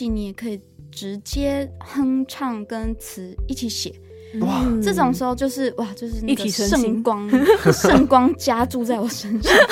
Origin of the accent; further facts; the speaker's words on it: Taipei, Taiwan; 但是因为我住最久的地方就是台北嘛，因为我台北土生土长。